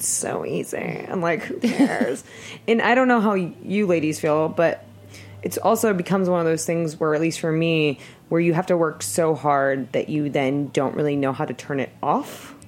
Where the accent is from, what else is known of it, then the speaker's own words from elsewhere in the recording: California, United States; which I've never been to because I'm from California and we don't get to do things like that.